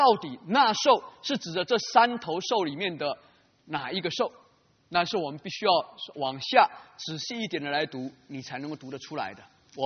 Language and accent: Chinese; China; 所以这里头所描写的跟我们中国文化传统的里面所说的龙是没有干的